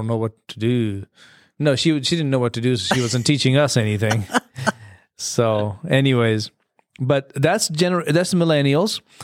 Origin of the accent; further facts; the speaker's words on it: India; I grew up in India, grew up in a Christian home, and mom and dad were together forever.